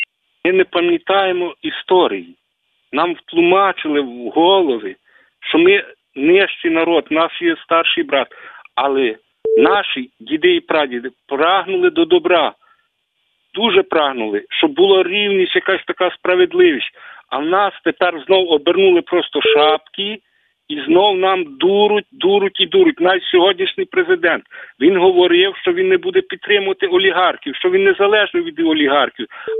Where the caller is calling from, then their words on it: Lviv Oblast, Ukraine; То дзвонить з Львівщини.